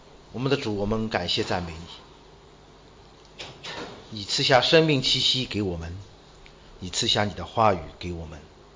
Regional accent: Shanghai, China; 我是上海人，咱们这里有没有江浙一带，有没有在上海江浙一带的，举个手我看看。

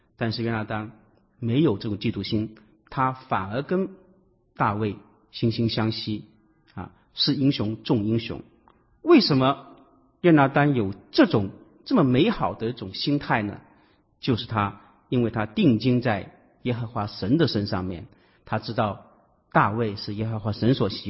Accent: Guangdong, China; accent: Cantonese; 就是我们广东话里面所说的，你为什么这么八卦啊？

